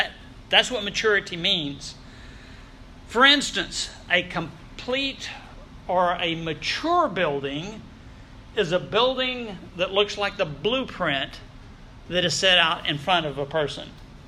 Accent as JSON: {"language": "English", "region": "the South", "country": "United States", "said": "I just tell him, it's because I'm from the South like Paul was, and we just speak different."}